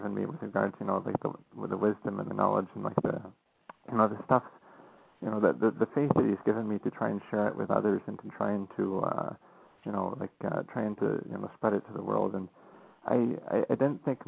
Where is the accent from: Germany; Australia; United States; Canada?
Canada; Toronto, Ontario; growing up in Toronto, you know, it's much colder, I guess, than, you know, many people in the States might be used to.